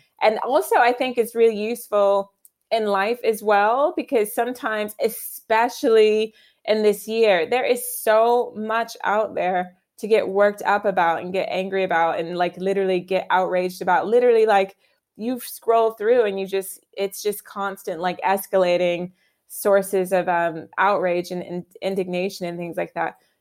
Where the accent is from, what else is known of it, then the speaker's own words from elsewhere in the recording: Virginia, United States; now in London, United Kingdom; particularly in my home state of Virginia, where I grew up.